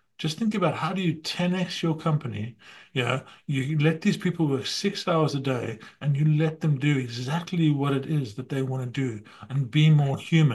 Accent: Zimbabwe; born there; also born or lived in South Africa; from when I was born in Zimbabwe or how I traveled into South Africa

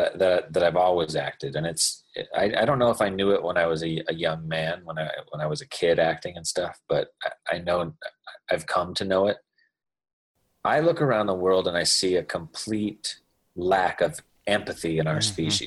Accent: United States; Well, as an American, we're so spoiled.

